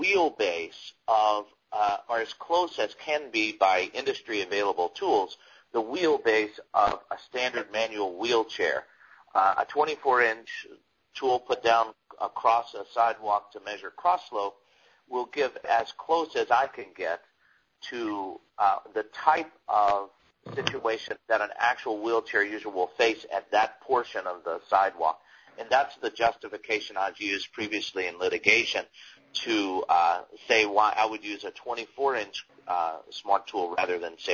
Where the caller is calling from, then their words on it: Hawaii, United States; because I'm calling in from Hawaii today as well.